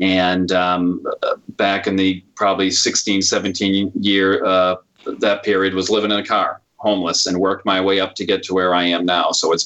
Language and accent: English; Worcester, Massachusetts, United States; I grew up in South Worcester, Mass.